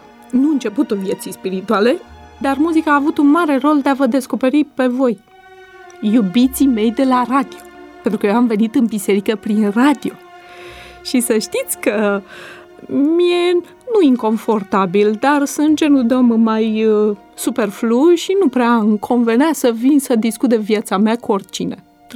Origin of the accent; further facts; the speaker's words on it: Bucharest, Romania; born there; M-am născut în București.